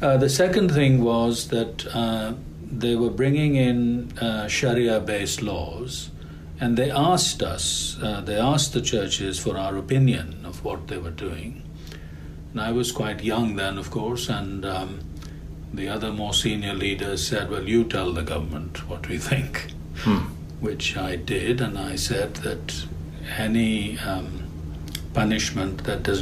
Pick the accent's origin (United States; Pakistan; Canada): Pakistan; I come originally from Pakistan, where I served the church as a priest and then as a bishop for many years.